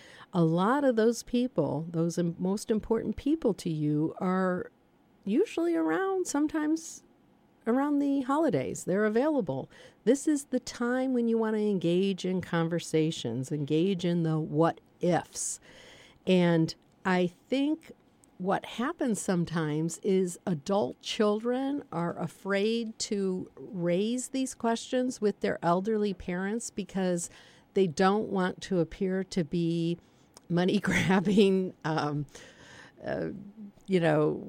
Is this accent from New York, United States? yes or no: no; Paw Paw, Michigan, United States; born there; also born or lived in Kalamazoo; And I was born in Pawpaw, Michigan, lived in Kalamazoo, Michigan for many years, went to college there.